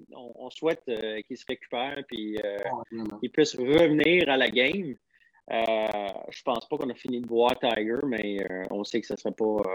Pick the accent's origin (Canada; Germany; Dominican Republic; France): Dominican Republic; j'ai grandi en République dominicaine, puis j'ai plein d'amis en République.